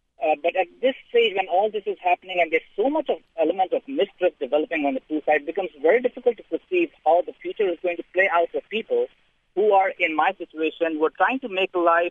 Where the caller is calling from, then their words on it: Dayton, Ohio, United States; I'm calling from Dayton, as you mentioned.